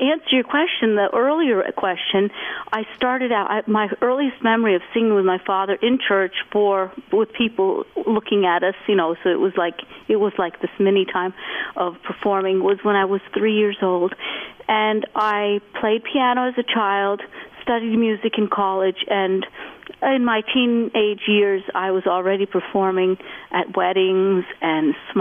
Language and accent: English; Vermont, United States; I grew up in Vermont with my father always enjoying celebrating special occasions with music.